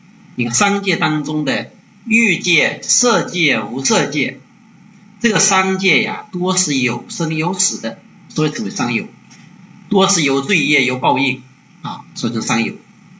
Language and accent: Chinese; China; 我们中国人你如果出去乞讨别人看不起，而且我们中国人也并不是说传不多心学佛，也没这个氛围。